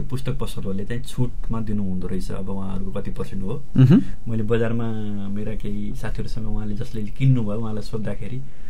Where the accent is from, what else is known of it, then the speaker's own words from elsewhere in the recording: Phalewas, Gandaki Province, Nepal; also born or lived in Shillong, India; 3-4 वर्षकोमा म चाहिँ नेपाल आएँ। मेरो खास पहाड ओरिजिनल घर चाहिँ पर्वत जिल्लाको कुर्गा फलेवास नगरपालिका हो अहिलेको।